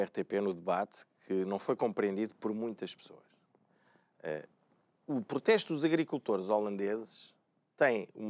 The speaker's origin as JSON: {"language": "Portuguese", "country": "Portugal", "said": "eu sou português e falo como um português também."}